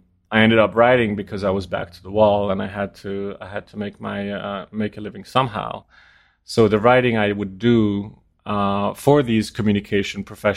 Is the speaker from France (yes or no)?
yes; France; Because when I was four, we moved to France, where my parents worked as foreign correspondents.